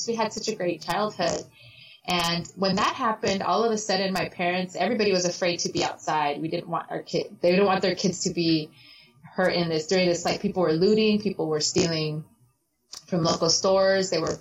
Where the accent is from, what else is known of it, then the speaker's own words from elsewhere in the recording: Inglewood, California, United States; So we ended up living in Inglewood.